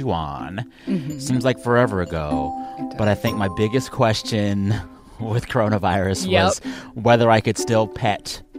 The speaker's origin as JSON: {"language": "English", "town": "San Antonio", "region": "Texas", "country": "United States", "said": "Some of y'all might know I am from San Antonio, Texas"}